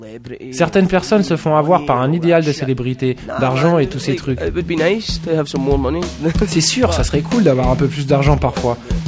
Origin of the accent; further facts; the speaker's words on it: Scotland, United Kingdom; qu'en Écosse, des fois les gens nous disent qu'ils ont du mal à nous comprendre à cause de notre accent, parce que tu vois, on vient d'Écosse, quoi.